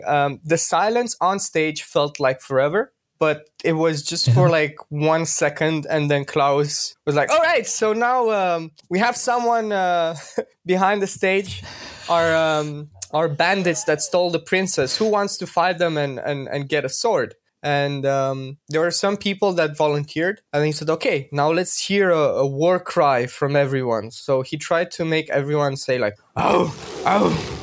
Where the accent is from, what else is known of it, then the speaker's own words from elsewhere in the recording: Romania; English is a second language; moved away as an adult; I am from Romania but living abroad since more than 8 years now